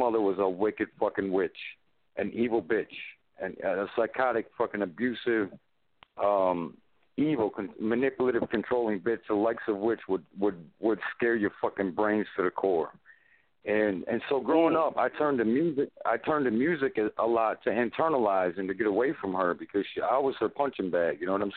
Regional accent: Michigan, United States; We felt like that about Murder Dog growing up in Michigan, man.

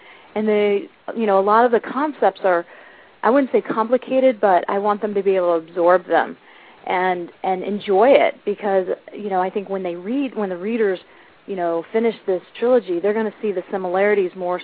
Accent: Indiana, United States; And it's a night and day thing for me because I grew up in Indiana.

